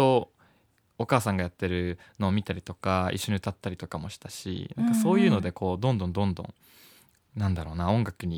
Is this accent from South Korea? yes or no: yes; South Korea; ま、僕は韓国人なこともあって、